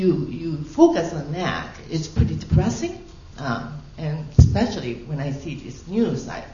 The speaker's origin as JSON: {"language": "English", "country": "Japan", "moved": "yes", "said": "When I came from Japan"}